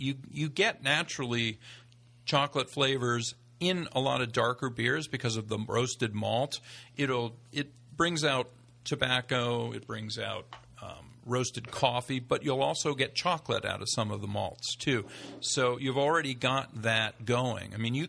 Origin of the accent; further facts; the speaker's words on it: Pennsylvania, United States; I grew up near Hershey, Pennsylvania.